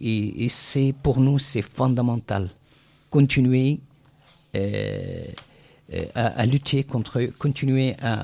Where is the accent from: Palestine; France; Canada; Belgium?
Palestine; Jerusalem; C'est-à-dire, moi, je vis chez moi. Chez moi, à Jérusalem, en Palestine, comme un étranger qui vit avec une carte de séjour éjectable